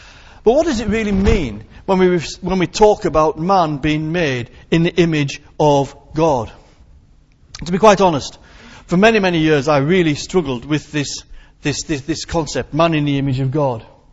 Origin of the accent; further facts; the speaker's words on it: Whitehaven, North West England, United Kingdom; born there; now in Kendal, United Kingdom; I was born in Whitehaven, and I now live in Kendal.